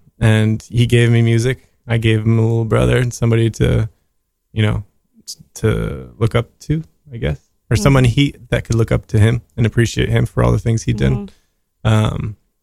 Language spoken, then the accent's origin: English; United States; I grew up in America with my father's